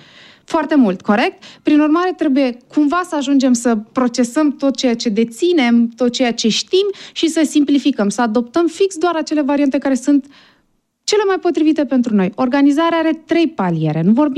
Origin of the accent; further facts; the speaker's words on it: Romania; un sondaj național cu privire la obișnuințele noastre de organizare ca români